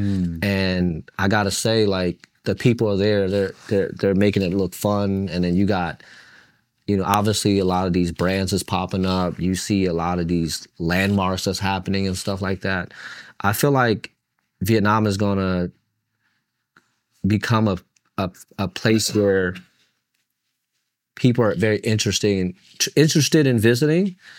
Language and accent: English; Midwest, United States; growing up in the Midwest